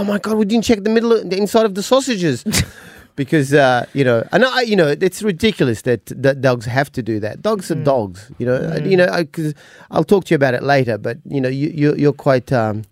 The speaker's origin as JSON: {"language": "English", "town": "Punchbowl", "region": "New South Wales", "country": "Australia", "tie": "born or raised there", "said": "I grew up in Punchbowl, and I caught a lot of trains and buses"}